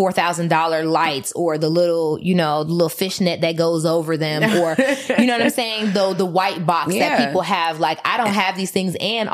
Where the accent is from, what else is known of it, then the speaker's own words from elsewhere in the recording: Miami, Florida, United States; I'm this ghetto ass girl from Miami